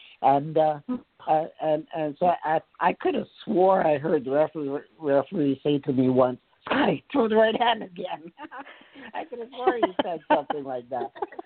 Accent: Canada; That was even more than the attention and fanfare I got from my hometown here in Canada.

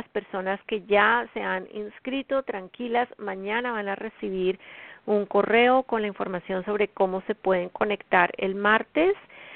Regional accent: Colombia; now in United States; de los Estados Unidos, desde donde transmito el programa. Son las 8:00 p.m, un minuto en Colombia, mi país natal.

